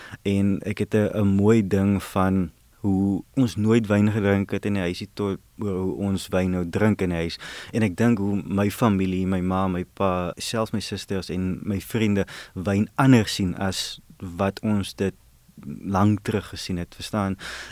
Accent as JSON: {"language": "Afrikaans", "town": "Riversdale", "region": "Western Cape", "country": "South Africa", "tie": "born or raised there", "said": "Riversdal, ek is laerskool en hoërskool daar, so daar's ek is na die landbouskool toe, Oakdale, hoërlandbouskool Oakdale toe"}